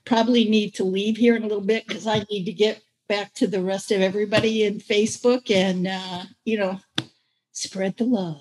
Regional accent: Indiana, United States; So I'm from Indiana, and I can really relate to all those people on the show.

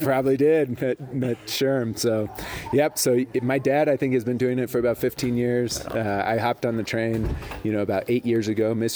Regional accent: Colorado Springs, Colorado, United States; now in Denver, United States; I grew up in Colorado Springs. I currently live in Denver.

